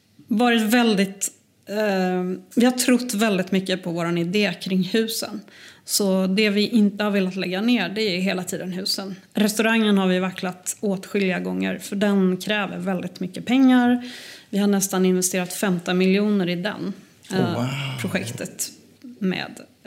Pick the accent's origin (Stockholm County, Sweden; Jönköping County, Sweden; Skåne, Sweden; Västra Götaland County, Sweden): Västra Götaland County, Sweden; Gothenburg; also born or lived in Botswana / Mozambique / Iceland / Finland; now in Gotland, Sweden; Nej, jag är ju från Göteborg.